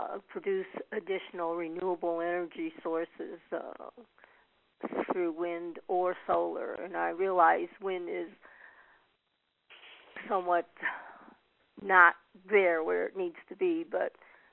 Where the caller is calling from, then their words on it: Rosette, United States; Yes, this is … from Rosette